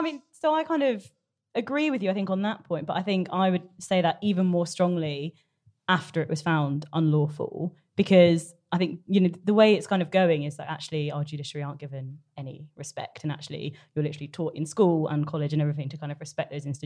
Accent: South West England, United Kingdom; like, I'm from North Cornwall, so it is not people's vote central.

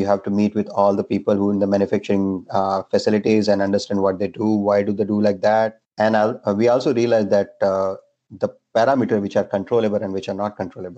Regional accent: Pune, Maharashtra, India; So I'm from Pune

